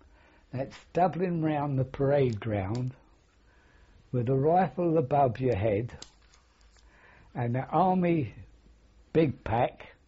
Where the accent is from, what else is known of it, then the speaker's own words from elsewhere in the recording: London, United Kingdom; because I come from London.